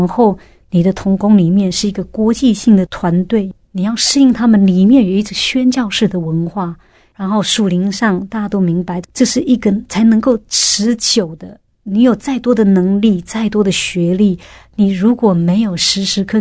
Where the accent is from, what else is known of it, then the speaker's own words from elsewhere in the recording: Taiwan; first language nan; 一个台湾土生土长的孩子，包括我自己在内，这都是很困难的。不要说外语，我以前连国语都讲不好，我家是讲闽南语的。